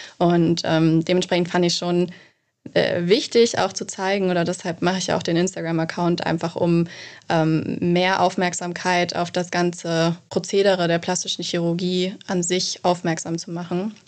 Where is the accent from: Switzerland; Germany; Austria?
Germany; Munich, Bavaria; Ich komme aus München. München ist meine Heimat. Hier bin ich geboren und hier fühle ich mich mit am wohlsten.